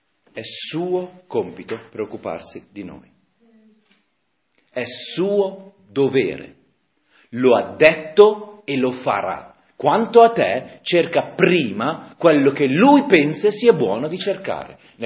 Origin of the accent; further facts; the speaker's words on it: Milan, Lombardy, Italy; io che sono di Milano e voi che siete del nord Italia e della Lombardia